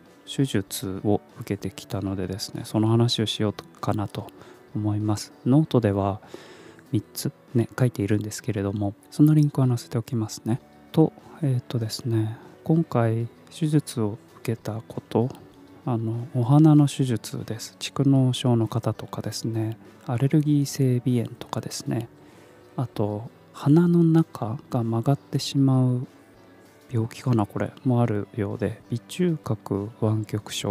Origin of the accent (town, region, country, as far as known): Kumamoto, Japan; born or raised there; moved away as an adult; also born or lived in Fukuoka / Tokyo